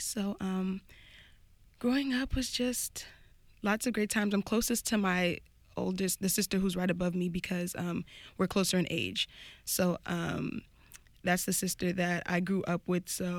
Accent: United States; born there; Yes, I was born in the States.

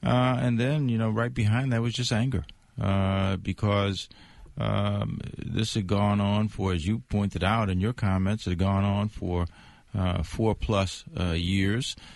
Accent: Washington, District of Columbia, United States; I'm born and raised in the District of Columbia.

